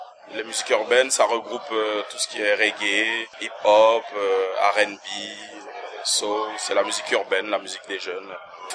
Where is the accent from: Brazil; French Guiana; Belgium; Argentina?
French Guiana; Saint-Laurent-du-Maroni; Je viens de Saint-Laurent-du-Maroni. Et on me connaît parce que je faisais partie d'un groupe qui s'appelait … on est tous originaires de Saint-Laurent.